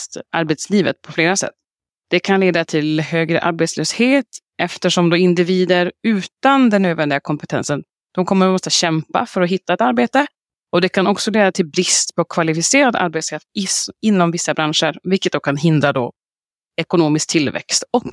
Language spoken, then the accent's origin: Swedish; Sweden; now in France; Jag kommer från Sverige men bor nere på franska rivieran. Men åker mellan Lyon och Paris när det behövs.